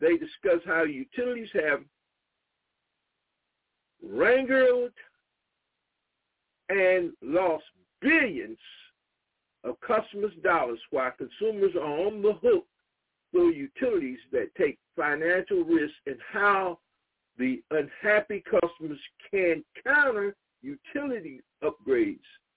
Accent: Dillon, South Carolina, United States; I'm a native of South Carolina. I grew up in the PD area in a small rural town called Dillon, South Carolina.

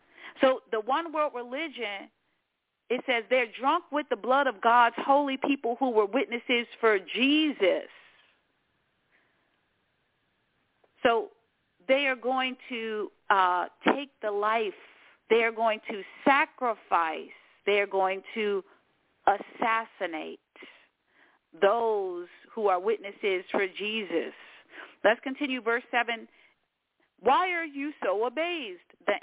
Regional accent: Washington, District of Columbia, United States; born there; For example, I was born in Washington, D.C.

